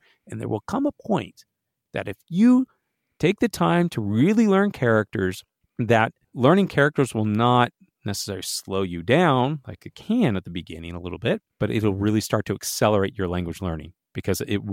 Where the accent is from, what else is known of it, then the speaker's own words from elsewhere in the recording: United States; because I'm from America and our neighbor to the south is Mexico. And so you're always growing up with Spanish around you.